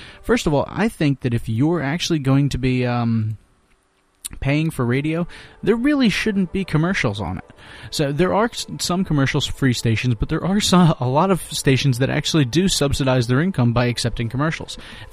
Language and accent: English; Philadelphia, Pennsylvania, United States; I love the Flyers. I'm from Philadelphia. Can you tell? I live here